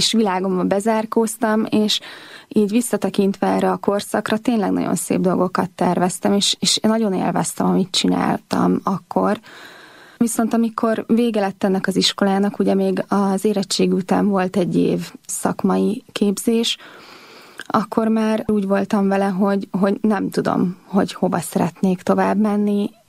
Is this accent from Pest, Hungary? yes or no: yes; Százhalombatta, Pest, Hungary; Én egy nagyon egyszerű családba születtem bele. Szászlombattán töltöttem a gyerekkoromat, ott laktunk, hároman vagyunk testvérek.